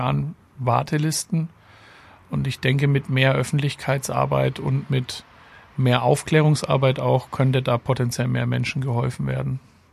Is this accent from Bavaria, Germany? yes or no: yes; Bamberg, Bavaria, Germany; born there; ich bin geboren in Bamberg, bin dann für Studium war ich in Mannheim und in Erlangen.